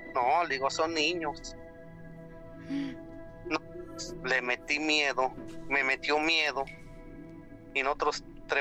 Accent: Jolalpa, Mexico State, Mexico; now in Durango, Mexico; Ahorita estoy aquí en la ciudad de Durango, pero eso me sucedió allá en mi pueblo, en Jolalpa, Estado de México.

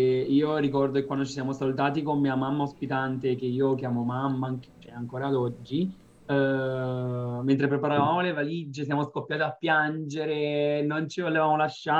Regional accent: Hinesburg, Vermont, United States; Italian is a second language; 4.000 il numero di persone nel mio paesino, Hinesburg, Vermont, se volete andare a cercare

